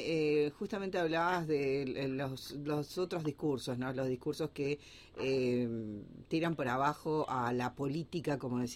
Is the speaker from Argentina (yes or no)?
yes; Argentina; somos argentinos